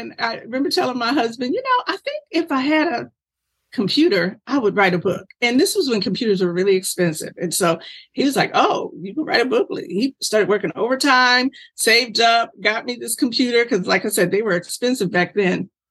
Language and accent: English; Asbury Park, New Jersey, United States; a family of mice that lived under the boardwalk in the town that I grew up in Asbury Park, New Jersey.